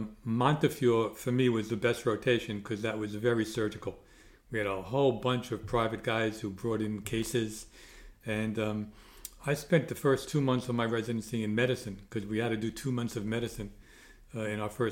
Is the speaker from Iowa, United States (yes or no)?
no; Brooklyn, New York, United States; And I grew up in Brooklyn, and I said to myself, I'm going to the Bronx.